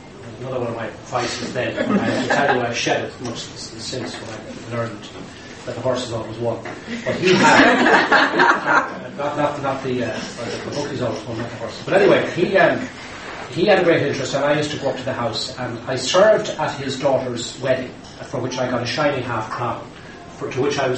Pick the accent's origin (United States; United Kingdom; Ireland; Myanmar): Ireland; Connacht; I come from Shambo and County Leitrim, which had three churches. It has still the Church of Ireland, Methodist Church, which is right across the road from where I grew up, and the Catholic Church.